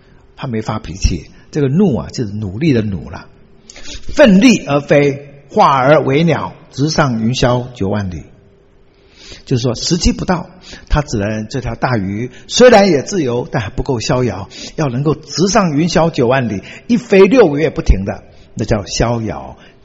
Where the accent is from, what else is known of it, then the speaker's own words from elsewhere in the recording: Taiwan; born there; 所以呢，台湾绰号叫鲲岛，我出生于台湾